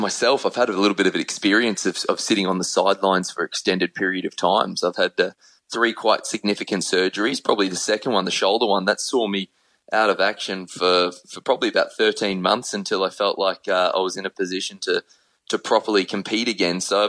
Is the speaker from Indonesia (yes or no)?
no; Brisbane, Queensland, Australia; Whilst in Queensland, which is where I'm from Brisbane